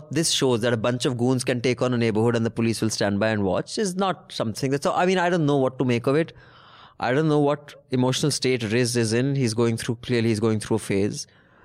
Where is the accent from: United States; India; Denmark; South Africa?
India; It didn't do anything for me, even though I am Indian.